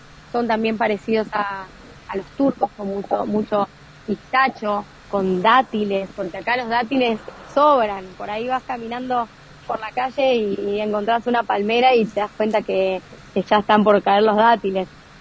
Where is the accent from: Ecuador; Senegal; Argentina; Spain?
Argentina; Y bueno, yo como única argentina, lo siento como un privilegio, ¿no? Estar acá y ser la única argentina.